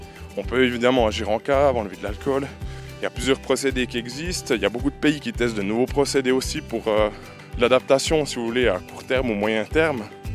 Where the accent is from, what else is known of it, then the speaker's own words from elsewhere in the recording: Jura, Switzerland; D'origine, je suis jurassien.